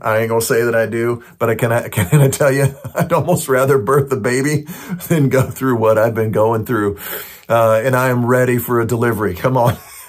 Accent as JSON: {"language": "English", "region": "California", "country": "United States", "tie": "born or raised there", "lives_now": "Oklahoma, United States", "said": "I grew up in California. Hey, don't hold that against me. I call myself an Okie now."}